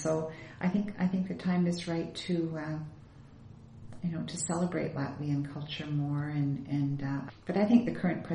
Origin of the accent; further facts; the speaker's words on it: Canada; Because I love Canada. Of course, I'm Canadian.